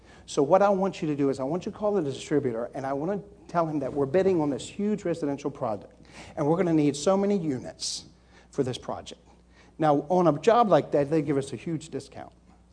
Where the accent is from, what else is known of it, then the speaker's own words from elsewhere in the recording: Maryland, United States; My mother was from Atlanta, Georgia, amen. Now, I'm from Maryland, can you tell? But my mother was from Atlanta, Georgia.